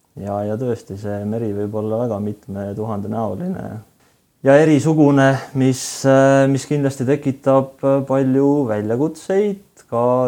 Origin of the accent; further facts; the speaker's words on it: Saare County, Estonia; on ikkagi need juured kuidagi sealt Saaremaalt välja kasvanud ja sealt ma pärit olen, et saarlane sünnist kuni